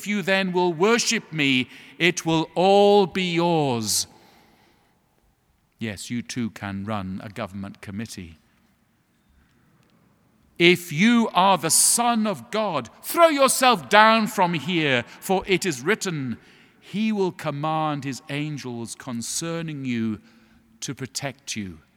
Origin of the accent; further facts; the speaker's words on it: England, United Kingdom; Now, as you know from my accent, in England, where I come from